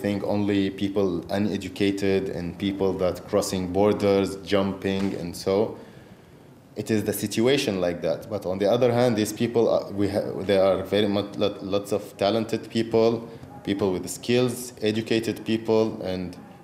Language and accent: English; Syria; English is a second language; I'm from Syria.